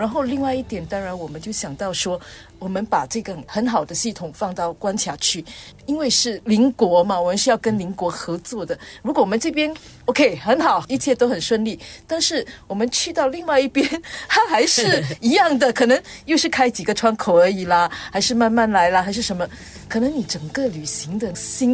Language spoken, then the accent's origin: Chinese; Singapore; 那我身为新加坡人有什么好处？